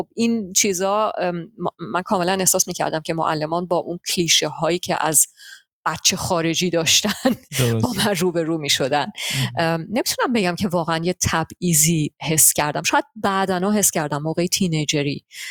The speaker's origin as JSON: {"language": "Persian", "town": "Hoffenheim", "region": "Baden-Württemberg", "country": "Germany", "tie": "born or raised there", "also_born_or_lived": "Tehran", "said": "نزدیک هایدلبرگ در دهی به نام هوفنهایم"}